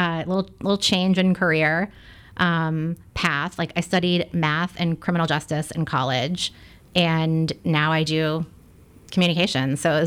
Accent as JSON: {"language": "English", "town": "Port St. Lucie", "region": "Florida", "country": "United States", "said": "I'm from Port St. Lucie, Florida, which for people who are baseball fans, is where the Mets have spring training."}